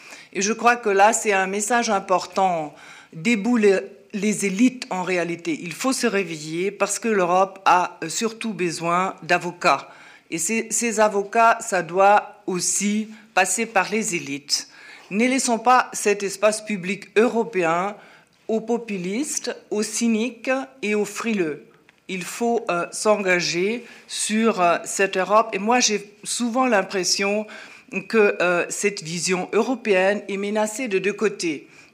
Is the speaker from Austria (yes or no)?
yes; Austria; now in France; je viens de l'Autriche, je représente l'Autriche ici en France.